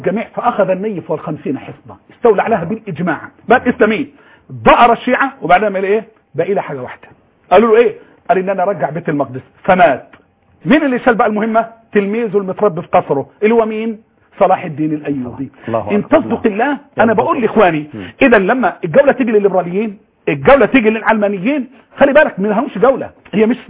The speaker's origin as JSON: {"language": "Arabic", "country": "Egypt", "said": "مصر بلدنا"}